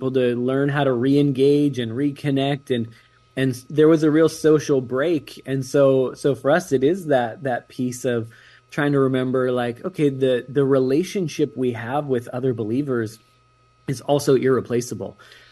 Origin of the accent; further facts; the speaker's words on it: California, United States; It used to be way more rural. We grew up in Sonoma County.